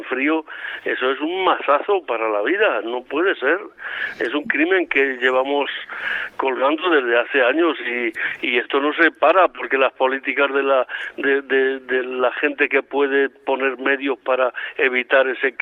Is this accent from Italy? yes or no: no; Spain; nosotros como españoles